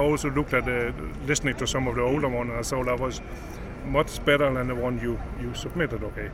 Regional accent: Denmark; English is a second language; I'm a Scandinavian from Denmark.

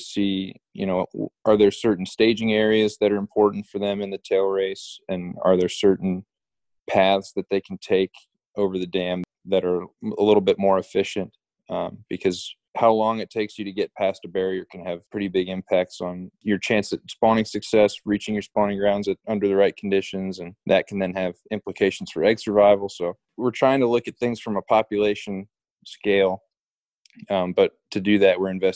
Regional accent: New Jersey, United States; also born or lived in Belgium; I grew up in New Jersey. Went to high school there, but I was born in Belgium. My mother's Belgian and my dad's American, and we moved to the States when

